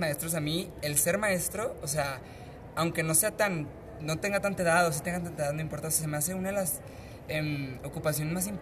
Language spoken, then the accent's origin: Spanish; Ciudad Juárez, Chihuahua, Mexico; also born or lived in Monterrey; No, yo soy de Chihuahua, de Juárez.